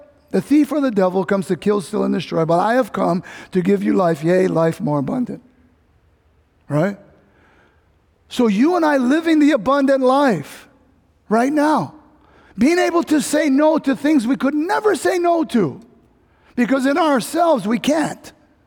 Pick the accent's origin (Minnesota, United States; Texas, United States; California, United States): California, United States; That's a purpose I never thought of as a young kid growing up in Cali.